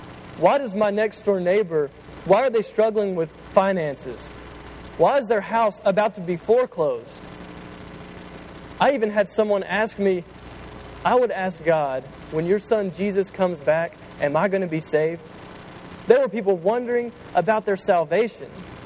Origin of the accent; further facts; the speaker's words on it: Memphis, Tennessee, United States; okay, I'm from Memphis, and I know how this is going to go down.